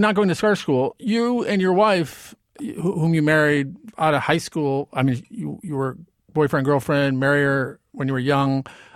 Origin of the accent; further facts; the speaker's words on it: Nebraska, United States; It's so Midwestern. I'm from Nebraska, so I know what I'm talking about.